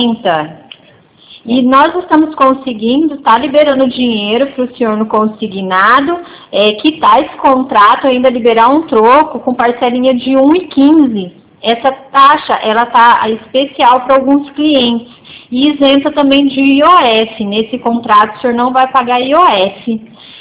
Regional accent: São Paulo, Brazil; nós somos do interior da região de Presidente Prudente.

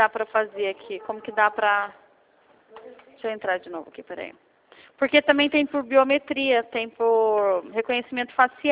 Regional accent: Campinas, São Paulo, Brazil; Eu sou de Campinas, São Paulo.

